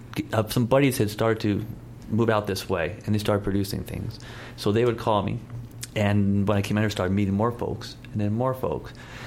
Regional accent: Fontana, California, United States; I grew up like an hour from here in Fontana, California.

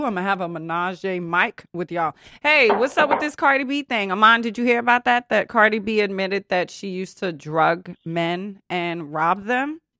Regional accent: New York, United States; I'm from New York.

